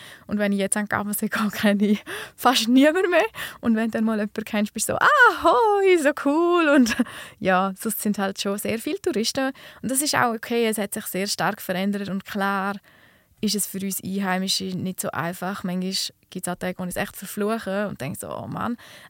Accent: Flims, Graubünden, Switzerland; das ist eine mega schöne Tour, halt in meiner Heimat. Also ich bin ein riesengroßer Flims-Fan. Ich finde, wir haben ein sehr schönes Zuhause.

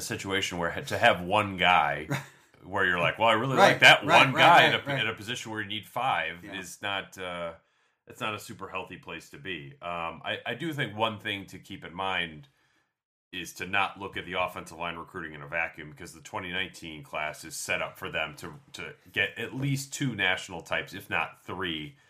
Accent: Michigan, United States; Like, I grew up in Michigan, so, like, TJ Duckett was a big deal

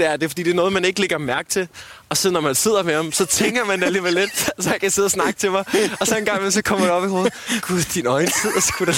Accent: Amager, Capital Region of Denmark, Denmark; 30%, måske mere, op for, at jeg er fra Amager, når jeg optræder

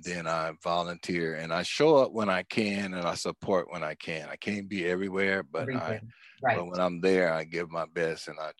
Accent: Los Angeles, California, United States; I grew up in Los Angeles, been in Los Angeles all my life

